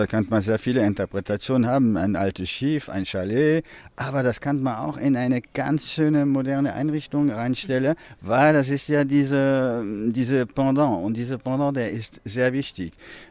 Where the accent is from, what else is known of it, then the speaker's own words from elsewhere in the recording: Auvergne-Rhône-Alpes, France; German is a second language; Aus Frankreich, genau. Wir sind ein kleiner Familienbetrieb, eine Manufaktur in Chamonix, in die Alpen, kurz neben die Schweiz. Und da sitzen wir seit 30 Jahren.